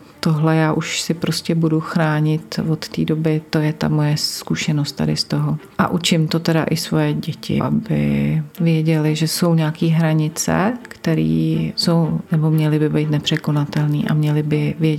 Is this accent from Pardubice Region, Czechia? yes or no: no; Sokolov, Karlovy Vary Region, Czechia; also born or lived in Třebíč; zjistili jsme, že jsme oba ze Sokolova